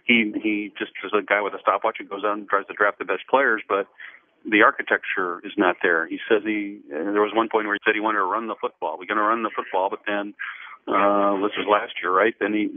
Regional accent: Midwest, United States; I'm from the Midwest. I'm a Big Ten guy.

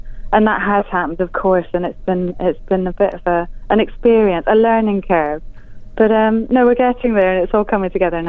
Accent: Scotland, United Kingdom; now in England; I'm a Scottish painter, and I live in the south coast

